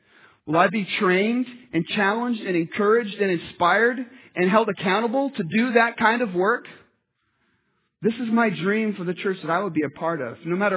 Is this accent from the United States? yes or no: yes; United States; My preacher, when I was growing up in Washington, he must have every 2 months referred to the TV show Cheers